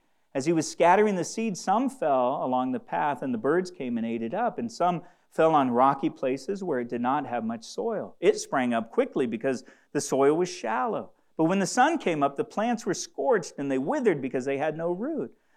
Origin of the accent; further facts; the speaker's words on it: DR Congo; And so I told them that I grew up in the Congo, and conversation just led from one thing to the other.